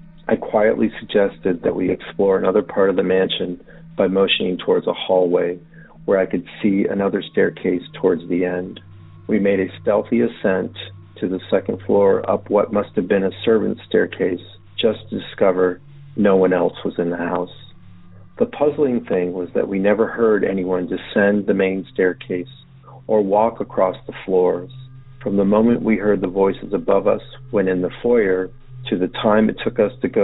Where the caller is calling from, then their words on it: Maryland, United States; I'm calling from Montgomery County, Maryland, positioned between where the Goatman prowls and the Snallygaster roams.